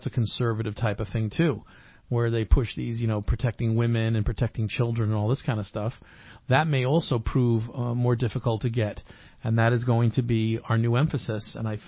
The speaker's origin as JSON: {"language": "English", "town": "Calabasas", "region": "California", "country": "United States", "tie": "born or raised there", "said": "one of the big companies that was based actually in my hometown, Calabasas, Countrywide Mortgages, literally went bankrupt."}